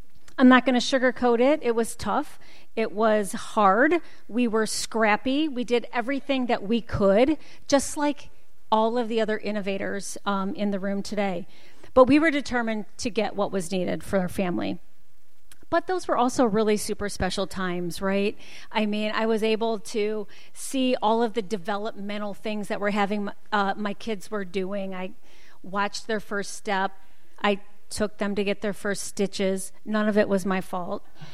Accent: Michigan, United States; seriously, growing up outside of Detroit, I wanted to be the first woman in my family to graduate from college.

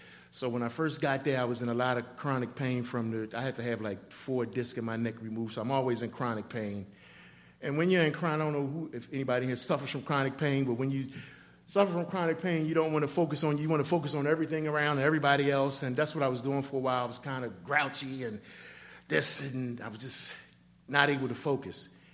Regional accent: Maryland, United States; But my story is that I grew up around Old Memorial Stadium. I was raised by my grandparents, middle class.

